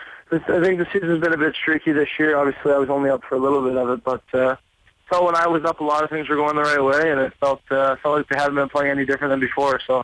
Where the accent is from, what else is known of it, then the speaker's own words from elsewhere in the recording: Toronto, Ontario, Canada; I mean, now growing up in Toronto, everyone knows what the Leafs are like and, you know, how much the city gets behind them.